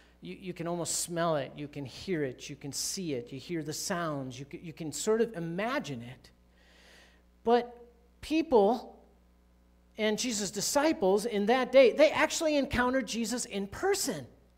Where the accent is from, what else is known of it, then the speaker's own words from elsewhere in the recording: Pennsylvania, United States; also born or lived in Michigan / Colorado; When I grew up in Pennsylvania, we said a lot of things about West Virginians.